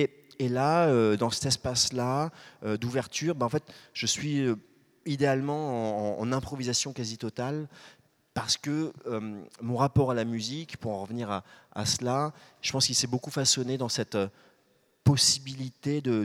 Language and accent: French; Paris, Île-de-France, France; j'ai grandi à Paris.